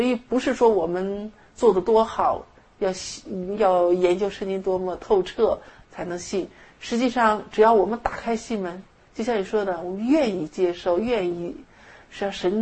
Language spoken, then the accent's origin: Chinese; China; 实际上我们中国人很爱唱的样一首歌